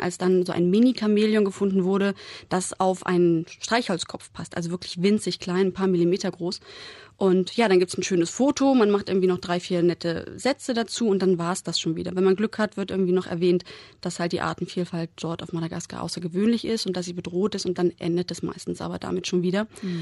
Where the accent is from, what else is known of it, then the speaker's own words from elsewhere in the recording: Leipzig, Saxony, Germany; Als gebürtige Leipzigerin kenne ich dann doch ein paar Straßennamen hier.